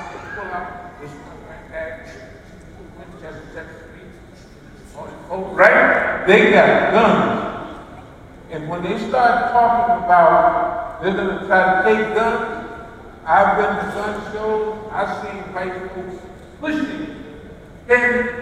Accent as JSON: {"language": "English", "region": "the South", "country": "United States", "said": "It's just my opinion, and I'm from the South."}